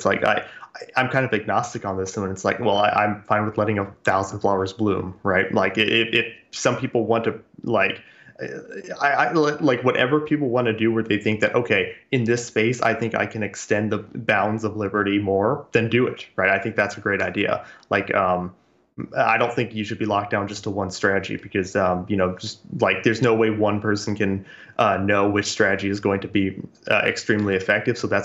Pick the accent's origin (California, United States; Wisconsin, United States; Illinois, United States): Illinois, United States; I mean, I come from Illinois and there's like, you know, catfish down there